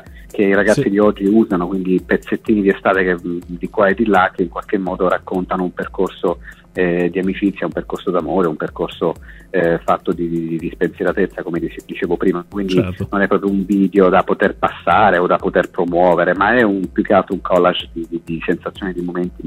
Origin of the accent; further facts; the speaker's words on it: Pescara, Abruzzo, Italy; L'abbiamo fatto a Pescara, che è la mia città natale.